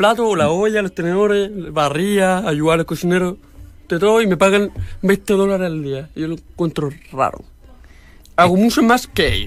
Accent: Chile; yo soy un chileno hablando con mexicanos

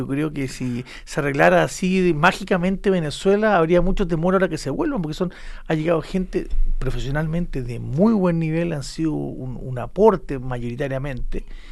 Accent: La Serena, Coquimbo, Chile; Yo que viví en La Serena, nací y viví en La Serena de chico

